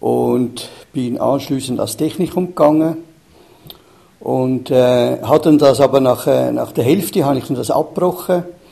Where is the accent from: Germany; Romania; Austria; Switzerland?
Switzerland; Zurich; ist aufgewachsen in Zürich, im Niederdorf, vor 72 Jahren. Und ich war immer Zürich-orientiert gewesen. Und meine Eltern, meine Grosseltern sind ursprünglich aus Italien und ich bin da in die Schule gegangen und habe da die meiste Zeit in der Schweiz gelebt